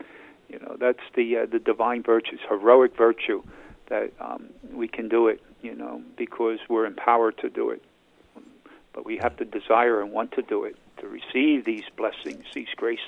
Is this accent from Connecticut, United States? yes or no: no; Philadelphia, Pennsylvania, United States; We're from Philadelphia here.